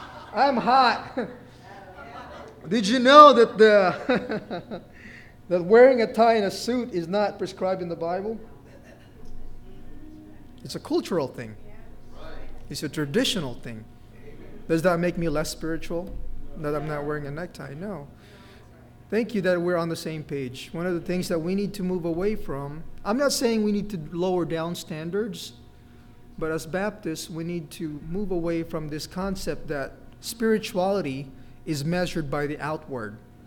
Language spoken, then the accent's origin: English; Philippines; I'm a Filipino. No idea. All I know is that our Independence Day was on June 12, I think, right?